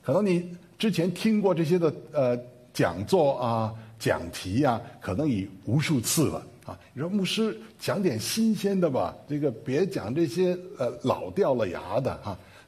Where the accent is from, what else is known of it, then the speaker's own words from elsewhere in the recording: Beijing, China; 那么我是北京人啊，那么在北京出生长大，在那里上大学哈、然后工作。